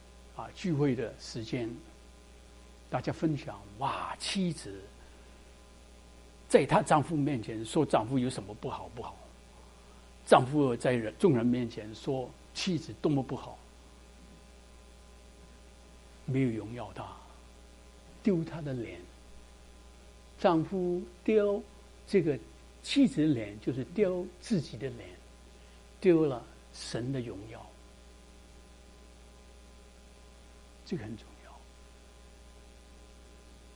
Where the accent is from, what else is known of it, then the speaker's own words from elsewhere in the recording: China; 我们中国人有时间很可惜，没有这样做到，对不对啊？